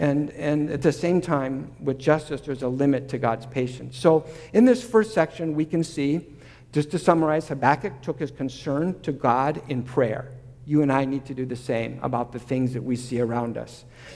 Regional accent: Minnesota, United States; also born or lived in North Dakota; And I grew up in Minnesota and spent time in North Dakota.

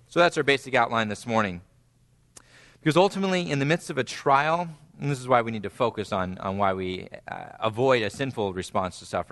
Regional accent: San Diego, California, United States; caught my attention from my hometown of San Diego.

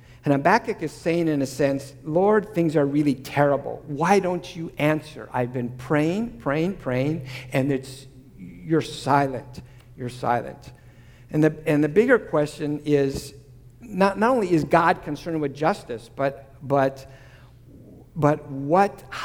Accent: Minnesota, United States; also born or lived in North Dakota; And I grew up in Minnesota and spent time in North Dakota.

